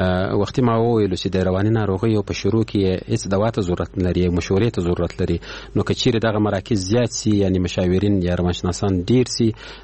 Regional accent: Ghazni, Afghanistan; د موږ د غزنی دی ولایت

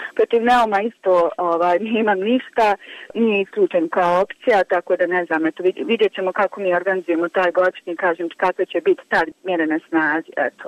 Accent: Kakanj, Federation of Bosnia and Herzegovina, Bosnia & Herzegovina; mi smo iz Kaknja

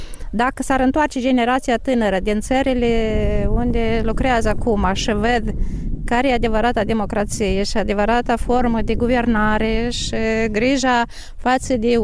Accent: Moldova; suntem moldoveni.

